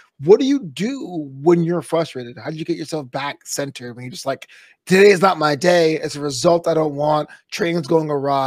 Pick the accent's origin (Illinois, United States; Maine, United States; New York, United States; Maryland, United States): New York, United States; I was from New York.